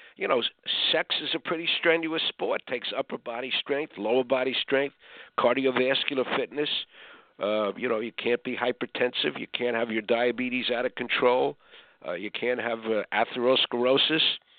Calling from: Los Angeles, California, United States; I'm speaking from Los Angeles.

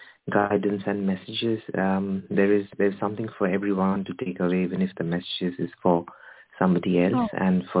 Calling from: United Kingdom; I'm calling from the United Kingdom.

